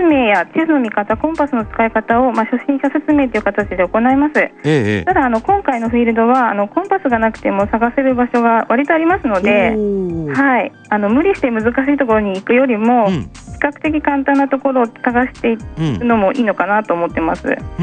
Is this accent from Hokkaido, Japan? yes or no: no; Kagoshima, Japan; 私はもともと鹿児島出身なんですけども、